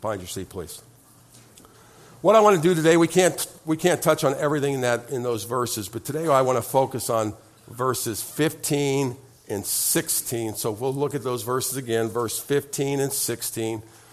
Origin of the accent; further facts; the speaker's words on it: Beavercreek, Ohio, United States; when I was growing up in Beaver Creek, Ohio, 8 weeks, 8 Sundays, the … went to church 8 Sundays.